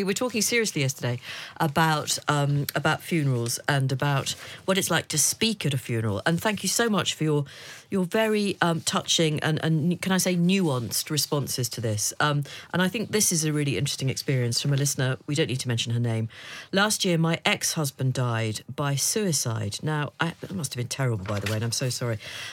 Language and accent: English; Australia; I'm Australian